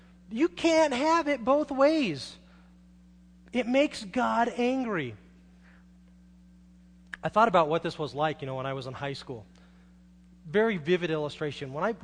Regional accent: Carmel Valley, California, United States; also born or lived in Monterey; I'm from Monterey. How many of you guys have ever been to Carmel? I grew up in Carmel Valley.

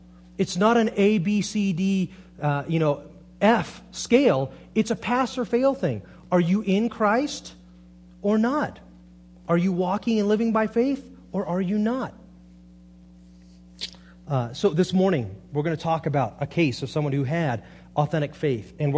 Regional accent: Monterey, California, United States; I'm from Monterey, and I miss the ocean, and I love boats. I grew up sailing

